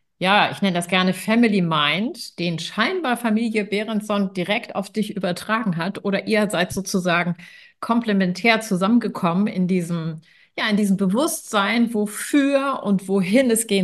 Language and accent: German; Hamburg, Germany; Wir sind ja beide Hamburger.